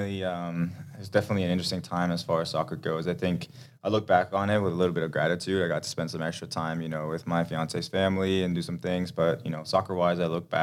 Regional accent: Denmark; now in United States; I mean, I grew up in Denmark, so it's cold weather there too.

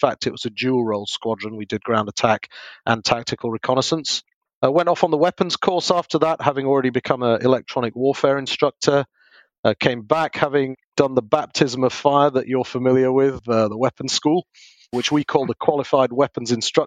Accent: Yorkshire and the Humber, United Kingdom; I am from Yorkshire, up in the north of England originally.

